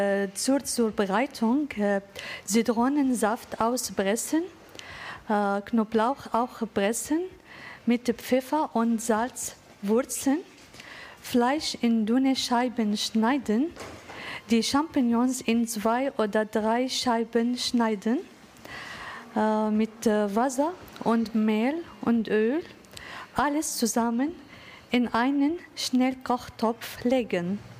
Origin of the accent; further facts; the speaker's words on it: Syria; German is a second language; now in Wurzbach, Germany; Ich komme aus Syrien.